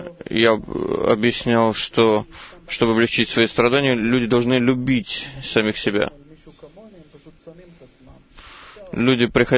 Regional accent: Florida, United States; я из Флориды.

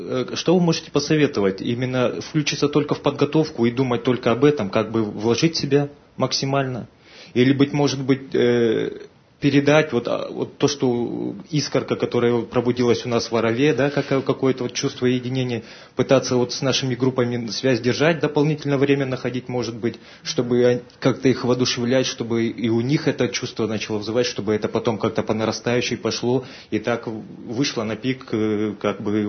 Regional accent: Novosibirsk, Novosibirsk Oblast, Russia; я из Новосибирска.

